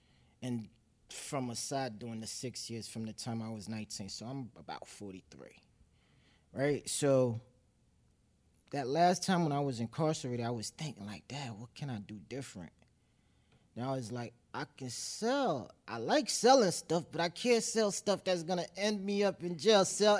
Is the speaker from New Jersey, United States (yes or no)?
yes; New Jersey, United States; I didn't grow up in this area. I grew up in North Jersey